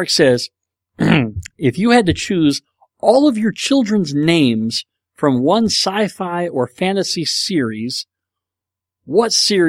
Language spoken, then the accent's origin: English; New England, United States; also born or lived in upstate New York, United States; Well, I'm not from Boston, but I am from New England. I did live in upstate New York for 9 years at different times.